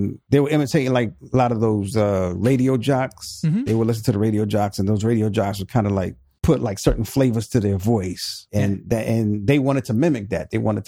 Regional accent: Queens, New York, United States; We're from East Elmhurst, Queens, and that's like where the LaGuardia Airport is located.

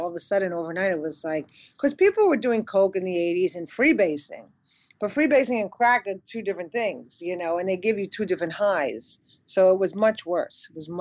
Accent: Bronx, New York, United States; also born or lived in Queens / Manhattan; I was born in the Bronx and, you know, my parents separated. So it was more of that going, being back and forth in the Bronx and Queens, and then moved to Manhattan when I was about 15.

